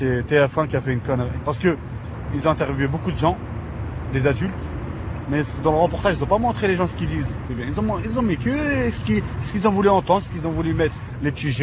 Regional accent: Tremblay-en-France, Île-de-France, France; born or raised there

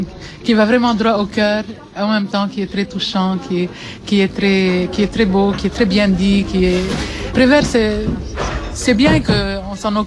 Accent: Lebanon; now in France; Je viens du Liban, mais je suis française du Liban.

